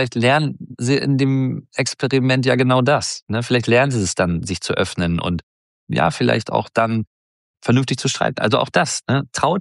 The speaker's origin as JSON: {"language": "German", "region": "Hamburg", "country": "Germany", "tie": "born or raised there", "said": "Dann Hamburg als meine Heimatstadt, auch immer eine Reise wert."}